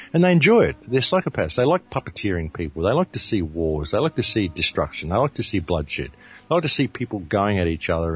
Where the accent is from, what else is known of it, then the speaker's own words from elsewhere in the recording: Australia; So I'm from Australia, and I'll tell you that winter in Europe, no, not for me at all.